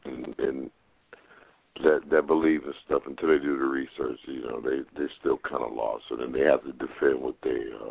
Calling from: Ohio, United States; Hey, it's … in Ohio, man.

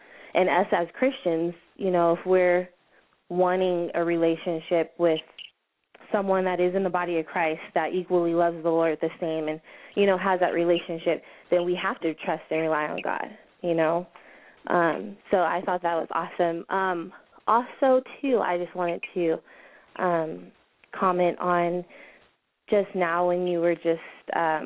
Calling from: Victorville, California, United States; Hi, Hi, this is … I'm calling from Victorville.

